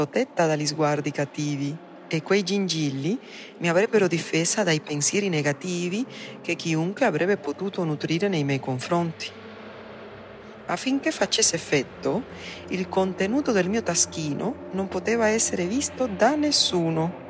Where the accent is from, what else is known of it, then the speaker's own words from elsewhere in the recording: Cuba; Da bambina a Cuba. Vestivo da pioniera cubana con la blusa bianca, il gonnellino rosso e la pagnoletta blu, come tutti gli altri bambini.